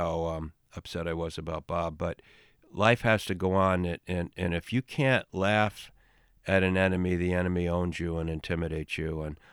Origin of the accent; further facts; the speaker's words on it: Ireland; But being the Irish guy, and I might have said this before, and I don't mean to repeat my jokes